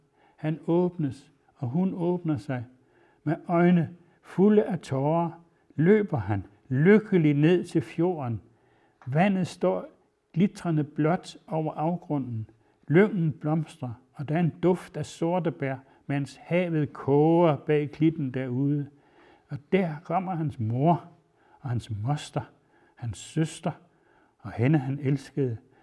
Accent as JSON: {"language": "Danish", "town": "Hemmet", "region": "Central Denmark Region", "country": "Denmark", "tie": "born or raised there", "said": "Jeg er født i Hemmet, som er et sogn i Vestjylland, hvor min slægt har boet i 100 år. Der er jeg vokset op. Der har jeg mine rødder."}